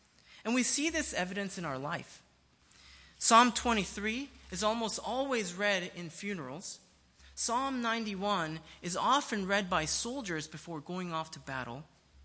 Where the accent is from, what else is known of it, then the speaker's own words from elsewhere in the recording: South Korea; English is a second language; Now, where I grew up in South Korea